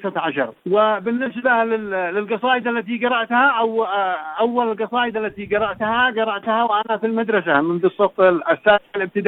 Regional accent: Yemen; عندنا في اليمن

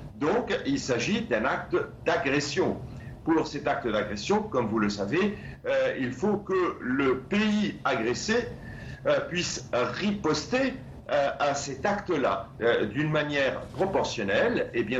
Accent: Lebanon; nous n'avons aucun intérêt en tant que Libanais d'effectuer ça

